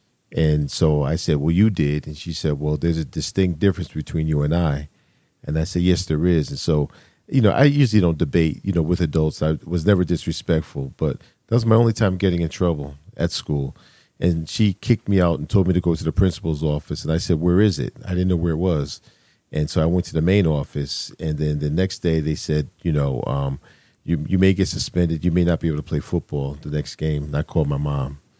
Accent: Hamden, Connecticut, United States; I grew up in Hamden, K through 12, Hamden Public Schools, and from the mean streets of Wintergreen, you know, to college at Morris Brown College.

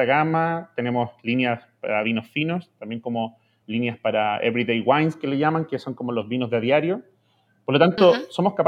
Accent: Chile; nosotros, como chilenos, como país productor de vinos espumantes

